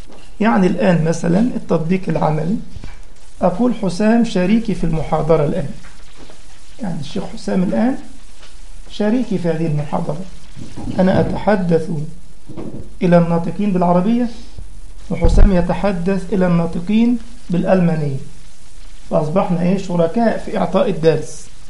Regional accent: Egypt; منهم واحد عندنا في مصر اسمه البدوي

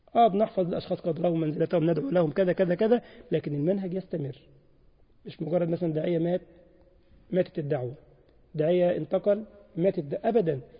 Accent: Egypt; وزي ما يقولوا عندنا في مصر، اللي ايده في المية مش زي اللي ايده في النار

